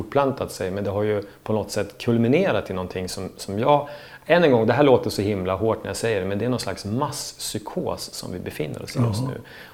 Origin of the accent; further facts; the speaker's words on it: Östersund, Jämtland County, Sweden; uppe i Östersund där jag kommer ifrån